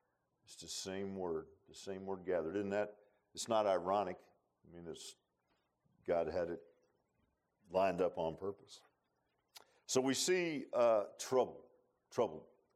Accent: Virginia Beach, Virginia, United States; I grew up in Virginia Beach, so if we were going to have any snow, we had to have the snow in the can.

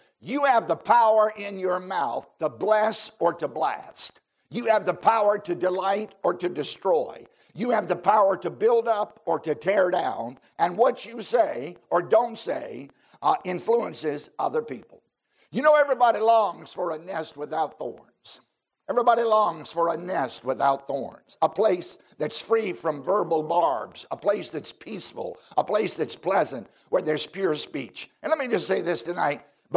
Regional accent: Virginia, United States; I grew up down in Southside, Virginia.

